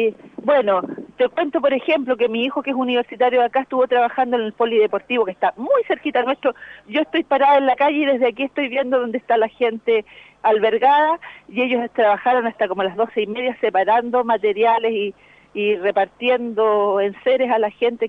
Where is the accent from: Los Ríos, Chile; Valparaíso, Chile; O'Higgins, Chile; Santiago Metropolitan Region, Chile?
Valparaíso, Chile; Somos porteños, somos playanchinos